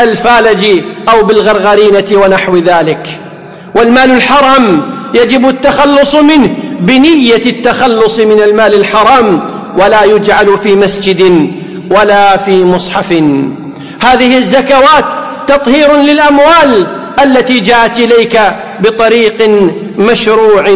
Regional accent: Kuwait; والذي يفتى به اليوم في بلدنا الكويت أن فيها الزكاة

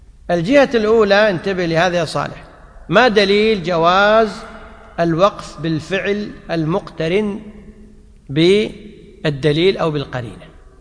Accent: Kuwait; وفي بعض الأعراف مثل عندنا في الكويت أن مجرد وضع الطعام ليس دليلا على الإباحة

